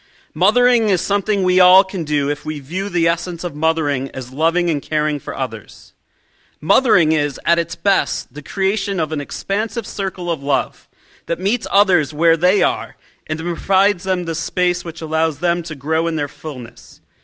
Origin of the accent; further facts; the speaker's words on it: Utica, New York, United States; I grew up outside of Utica, New York. If you did not grow up outside of Utica, New York, I'm going to tell you what I learned in 18 years.